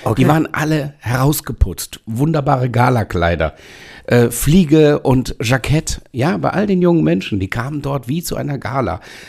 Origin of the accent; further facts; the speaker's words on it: Cologne, North Rhine-Westphalia, Germany; als Kölner